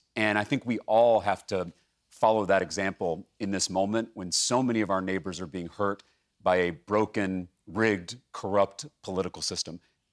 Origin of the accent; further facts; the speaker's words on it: Texas, United States; Well, and you know, while Ken Paxton is in my home state, I'm an eighth-generation Texan